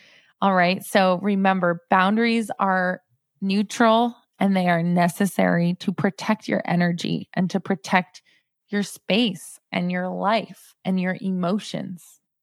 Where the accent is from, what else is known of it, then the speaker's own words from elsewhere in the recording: Northeast, United States; I used to be proud of myself for being a fast walker because I'm from the Northeast.